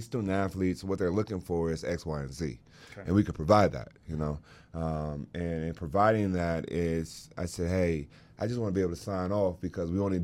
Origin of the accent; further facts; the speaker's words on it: Las Vegas, Nevada, United States; I'm from East Las Vegas, and for a long time, I only repped East, and I was very proud of that.